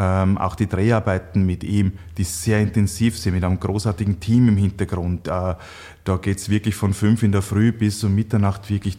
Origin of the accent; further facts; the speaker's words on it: Burgenland, Austria; Niki ist noch ein viel größerer Burgenland-Fan auch dadurch geworden. Und dass er für uns, also für meine Heimat, noch Werbung macht, ja, absolut toll.